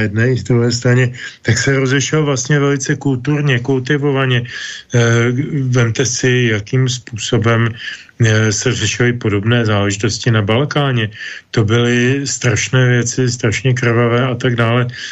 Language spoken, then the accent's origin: Czech; Bohemia, Czechia; jak se u nás v Čechách tvrdí